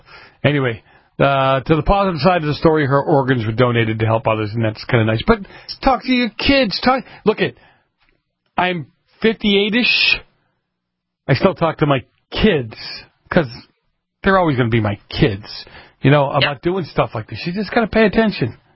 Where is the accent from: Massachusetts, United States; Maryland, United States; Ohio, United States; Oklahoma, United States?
Massachusetts, United States; Boston; Well, growing up in Boston, my dad used to say, you know, you keep your cash in your front pocket.